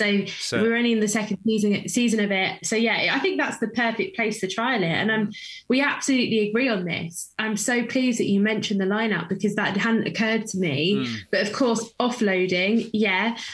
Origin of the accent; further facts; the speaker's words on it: United Kingdom; I'm British